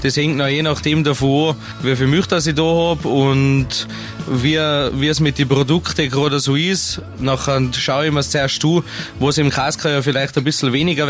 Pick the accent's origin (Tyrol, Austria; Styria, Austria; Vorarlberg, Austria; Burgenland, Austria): Tyrol, Austria; Rettenschöss; wenn ich dann sage Rettenschöss, dann weiß er nicht, wo es ist, weil dann muss ich dann sagen Rettenschöss, weil es die meisten gar nicht wissen oder gar nicht einordnen können, dann, wo ich herkomme.